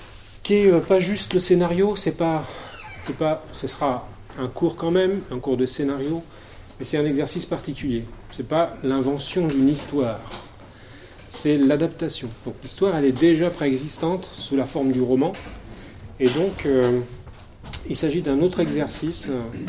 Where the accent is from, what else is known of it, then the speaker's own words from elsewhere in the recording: Rennes, Brittany, France; born there; J'ai 50 ans. Je suis né à Rennes.